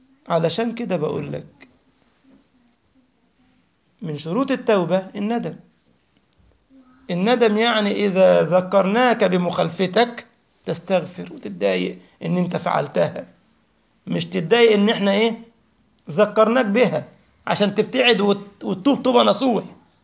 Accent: Egypt; كانت عندنا في مصر في الحومة

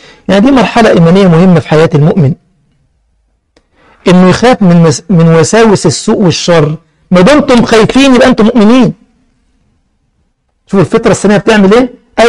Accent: Egypt; عملوا برنامج في عندنا في مصر اسمه البيت

